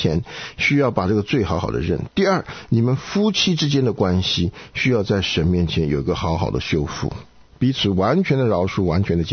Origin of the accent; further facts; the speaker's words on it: China; 我们中国人就讲啊，身教胜于言教。